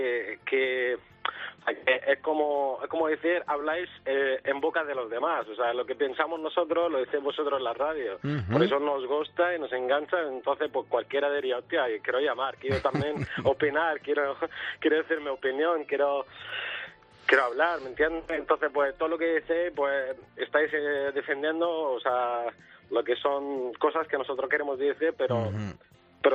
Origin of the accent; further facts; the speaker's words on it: Region of Murcia, Spain; Pues estoy en la cama, soy de Murcia.